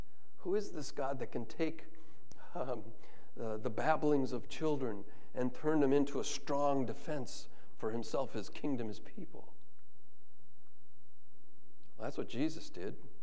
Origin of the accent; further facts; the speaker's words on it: Chicago, Illinois, United States; I grew up around the Chicago area, the suburbs of Chicago